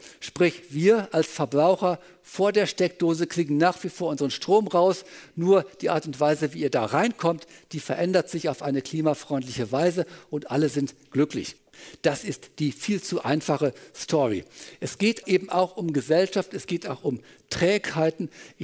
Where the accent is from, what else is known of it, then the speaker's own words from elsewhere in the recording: North Rhine-Westphalia, Germany; Ich bin aufgewachsen in Westfalen auf einem einsamen Bauernhof.